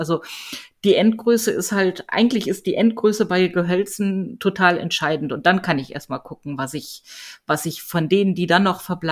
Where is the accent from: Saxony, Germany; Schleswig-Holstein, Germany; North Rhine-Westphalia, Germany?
North Rhine-Westphalia, Germany; Solingen; Ich komme ja aus Solingen und Solingen galt früher als das Regenloch Deutschlands.